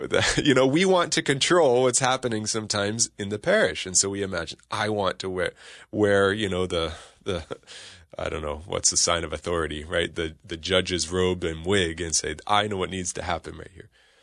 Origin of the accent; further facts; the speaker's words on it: California, United States; I have to tell you, I'm from California, right?